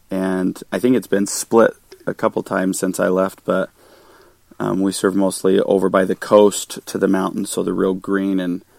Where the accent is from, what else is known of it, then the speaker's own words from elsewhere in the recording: West Valley City, Utah, United States; Right now, actually I'm from West Valley City, Utah. That's where I live, born and raised